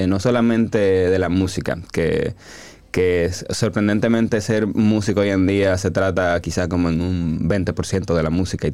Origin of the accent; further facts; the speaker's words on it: Dominican Republic; Algo que uno hace como dominicano es salir a camino.